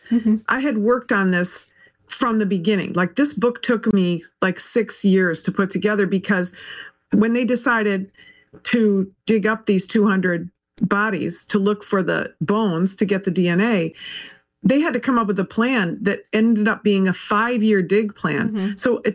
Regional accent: Detroit, Michigan, United States; This is important to me because I was born in Detroit. Detroit's my hometown.

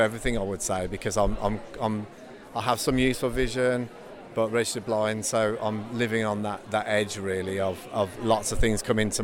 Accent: Birmingham, West Midlands, United Kingdom; especially being a Brummie, like Birmingham people love Wales

